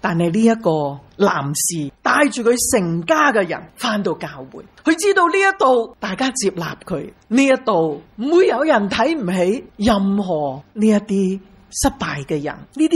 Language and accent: Cantonese; Hong Kong; 系我哋香港人发明嘅